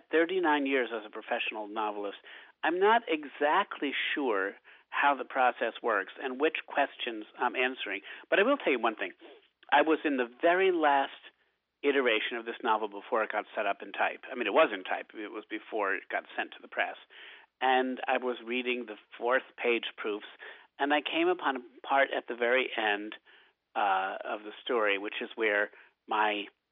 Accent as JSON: {"language": "English", "town": "Albany", "region": "New York", "country": "United States", "said": "while I'm Irish and glib, and since I'm from Albany originally"}